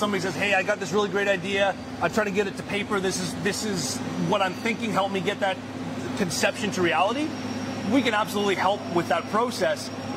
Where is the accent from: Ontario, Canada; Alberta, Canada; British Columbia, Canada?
British Columbia, Canada; Campbell River; I'm from Vancouver Island, Campbell River, originally.